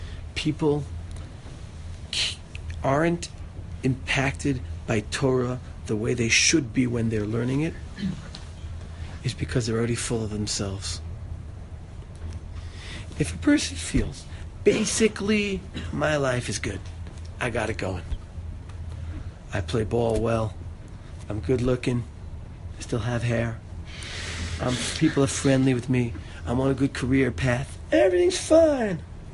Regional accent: Israel; I'm from Israel.

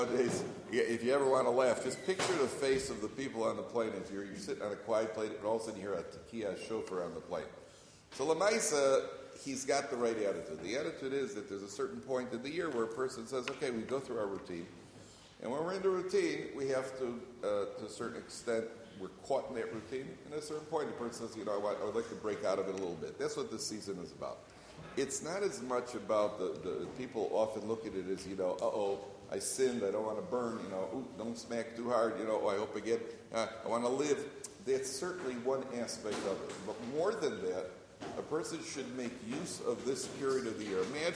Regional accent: Chicago, Illinois, United States; And I'm from Chicago. It's a real city.

